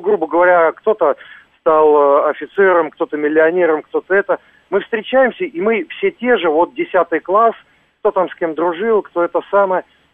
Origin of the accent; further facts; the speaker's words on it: Sarov, Nizhny Novgorod Oblast, Russia; now in Moscow, Russia; Бывший Арзамас, 16 на Здоров.